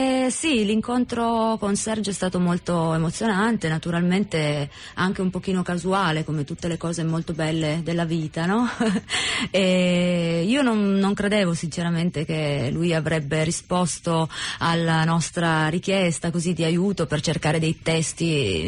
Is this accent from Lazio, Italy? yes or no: no; Turin, Piedmont, Italy; Veniamo da Torino, sì.